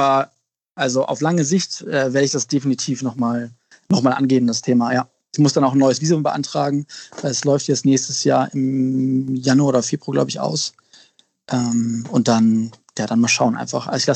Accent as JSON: {"language": "German", "region": "Hamburg", "country": "Germany", "tie": "born or raised there", "said": "Das ist schon meine Heimat hier. Und meine Familie wohnt hier und meine ganz engen Freunde, die ich sehr liebe, die leben auch alle hier."}